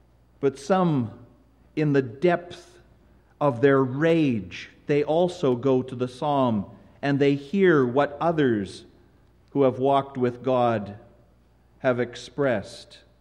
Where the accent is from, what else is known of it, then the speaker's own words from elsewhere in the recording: Winnipeg, Manitoba, Canada; I was born and raised here in Winnipeg. I am a Canadian citizen, but Canada has changed